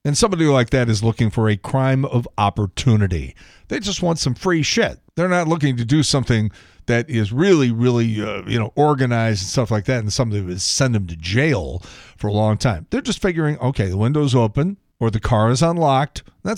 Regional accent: Chicago, Illinois, United States; we did one of them in Chicago, Jonathan Brandmeier, because I was a fan for a long time. And it's my hometown.

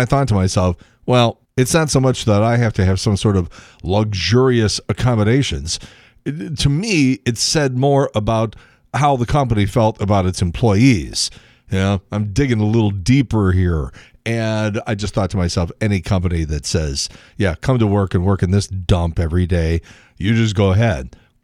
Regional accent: Midwest, United States; I've never been to St. Louis, but I am from the Midwest. And so you know, I'm not really crazy being this far away from home. I'm way out east here.

